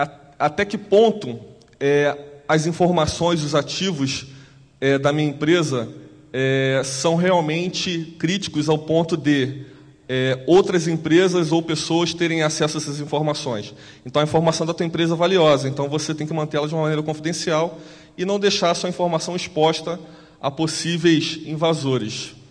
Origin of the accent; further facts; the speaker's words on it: Rio de Janeiro, Brazil; sou do Rio